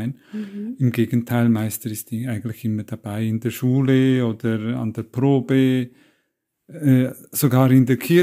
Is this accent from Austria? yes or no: no; Switzerland; wie man am Namen erkennen kann, bin ich Italiener, aber meine Eltern haben sich in der Schweiz kennengelernt. Ich bin dann in der Schweiz geboren, aufgewachsen, habe die Schulen dort gemacht